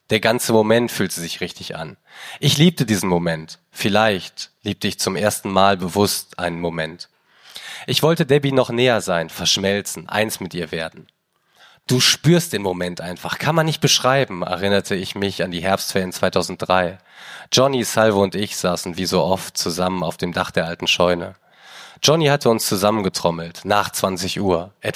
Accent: Germany; Also wir als Deutsche

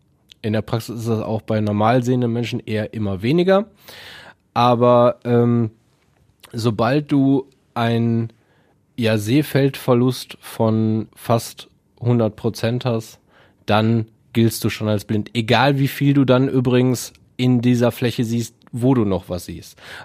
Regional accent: Essen, North Rhine-Westphalia, Germany; Ich bin aufgewachsen in Berge-Borbeck, habe dann im Prinzip, oder was heißt, habe dann im Prinzip, dann bin ich nach meiner Erblindung zeitweise in Richtung Soest weggezogen.

